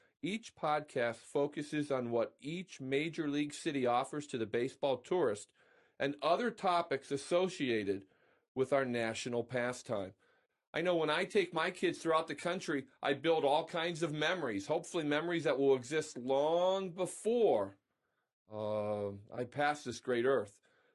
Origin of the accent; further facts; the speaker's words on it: Ashtabula, Ohio, United States; I grew up in Ashtabula, which is like 60 miles away. And every year, starting about the age of 7 or 8, I'd go to Cleveland Municipal Stadium one time.